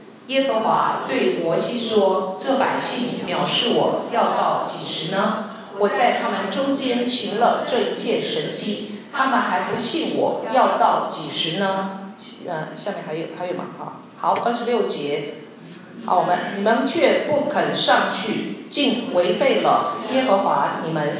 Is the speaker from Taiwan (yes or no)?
yes; Taiwan; 对不起啊，因为我从台湾来的，我就稍微举例一下